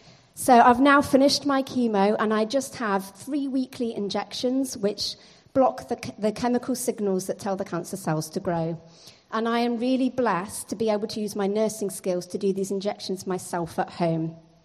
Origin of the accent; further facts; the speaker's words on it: South East England, United Kingdom; accent: southern; moved away as an adult; now in Leeds, United Kingdom; So I'm originally from Buckinghamshire, so I still think I've still got some of my southern accent. I think my family do not agree with that. I came to Leeds in 97 to study nursing and stayed.